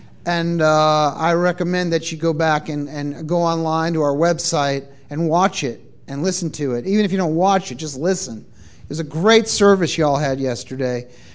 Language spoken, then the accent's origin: English; United States; I'm an American Jew. I don't speak like an Israeli, and I don't try to, for the most part. I read Hebrew as an American Jew.